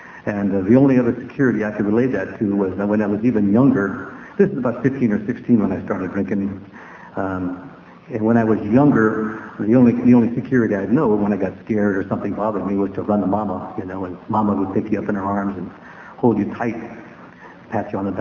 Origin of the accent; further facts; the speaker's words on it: San Francisco, California, United States; also born or lived in Oakland; I'm a Bay Area boy. I was raised in Oakland and moved to San Francisco to Hunters Point when I was around 4.